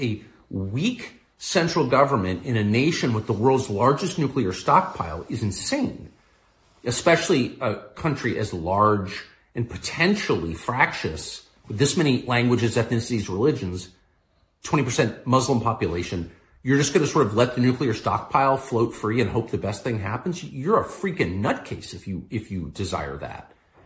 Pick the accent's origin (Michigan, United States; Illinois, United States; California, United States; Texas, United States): California, United States; La Jolla; I'm from La Jolla, California. I'm not flacking for Putin.